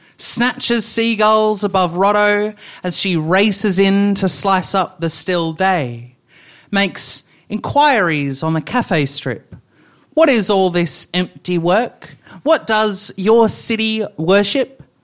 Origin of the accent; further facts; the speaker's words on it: Perth, Western Australia, Australia; it's a little bit about growing up in Perth and sort of the landscape of the place